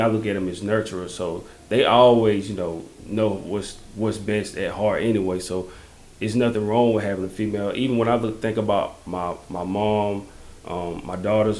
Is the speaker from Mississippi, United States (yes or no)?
no; South Carolina, United States; I'm rooting for the Gamecocks since I'm from South Carolina, so that's who I'm rooting for.